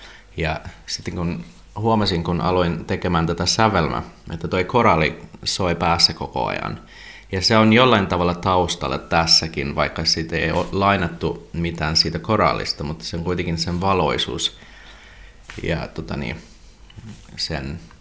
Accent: Canada; now in Espoo, Finland; Tulin Kanadasta tänne Suomen vuonna 1996 ja valmistuin kantoriksi ja nyt toimin Espoon tuomiokirkoseurakunnassa kantorina.

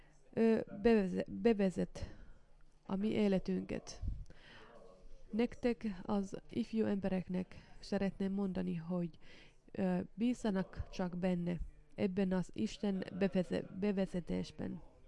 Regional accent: Pudasjärvi, North Ostrobothnia, Finland; ez az a Pudasjärvi nekem a szülőhegyem. Én itt születtem meg. Itt nőttem föl. És amikor tanulni mentem, én elindultam innen.

